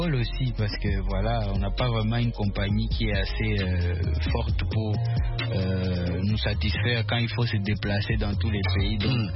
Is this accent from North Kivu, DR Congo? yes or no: yes; Goma, North Kivu, DR Congo; chez moi à Goma, obligatoirement, j'ai un gros projet peut-être pour l'année prochaine